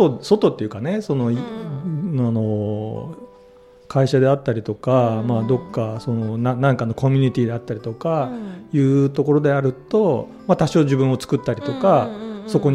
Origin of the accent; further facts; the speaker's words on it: Nagoya, Aichi, Japan; now in Hiroshima, Japan; 僕名古屋が地元なんだけど、地元に帰ればね、まあ、いるんだけど、